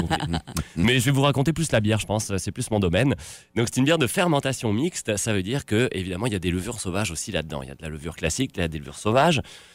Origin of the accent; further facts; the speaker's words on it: Brittany, France; Moi, je viens de Bretagne. En Bretagne, on boit du cidre.